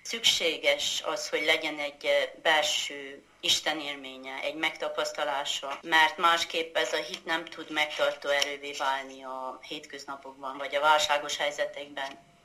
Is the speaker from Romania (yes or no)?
yes; Ciumani, Harghita, Romania; born or raised there